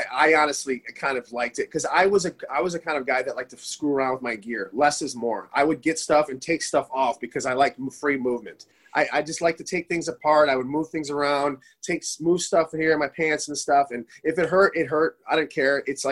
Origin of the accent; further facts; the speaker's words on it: Michigan, United States; I started, okay, so I'm a 79 birthday. I grew up in Michigan.